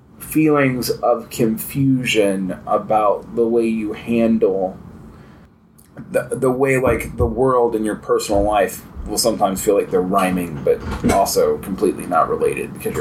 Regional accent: Georgia, United States; I mean, like, I knew a whole lot of people, because I'm from Central Georgia, that was their way out.

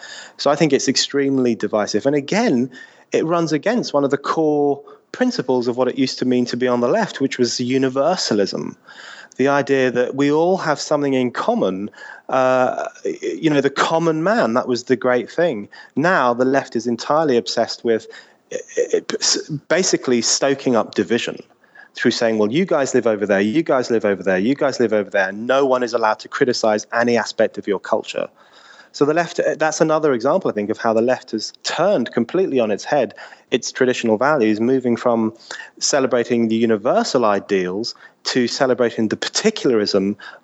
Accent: New York City, New York, United States; You know, I'm a New Yorker.

